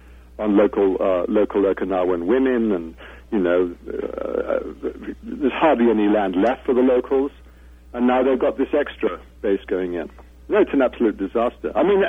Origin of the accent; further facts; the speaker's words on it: Ireland; when I grew up in Ireland.